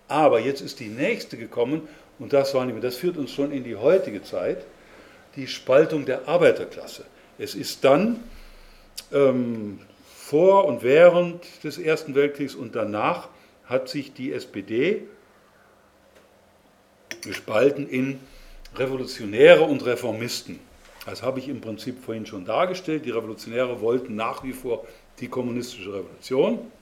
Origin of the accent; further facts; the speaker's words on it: Germany; Ich bin auch ein Deutscher